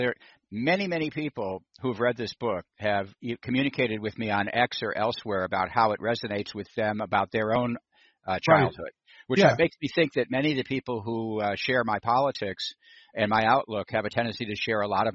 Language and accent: English; Calumet City, Illinois, United States; I mean, I grew up in Calumet City. I didn't grow up in Chicago.